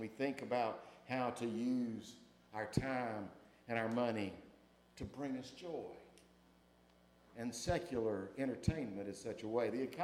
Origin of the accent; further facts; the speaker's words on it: North Carolina, United States; We realize we have a tradition as American citizens, as North Carolinians, and even as folks who live on in this community.